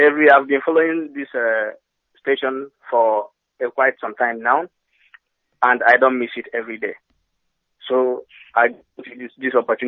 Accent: Enugu State, Nigeria; now in Lugano, Switzerland; I'm calling from Lugano, Switzerland. But yes. I'm from Enugu State. Eziago local government.

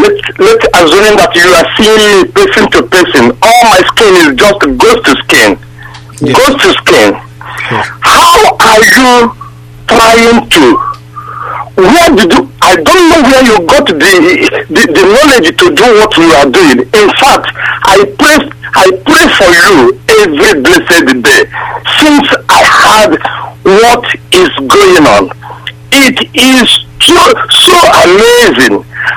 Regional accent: Alo, Imo, Nigeria; I'm from Alo, from Imo State.

